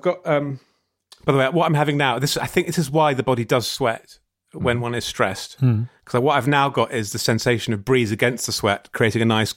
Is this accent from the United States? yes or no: no; London, United Kingdom; Such a heavy burden, in a way, being a Londoner, because you have to defend it. Defend it your whole life.